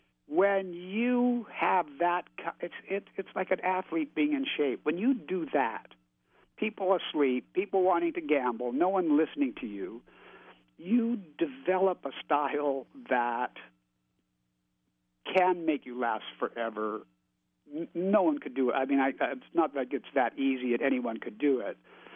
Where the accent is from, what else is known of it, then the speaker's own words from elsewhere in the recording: Canada; because I grew up in Canada, but I listened to radio because television came much later to Canada than it did to the States.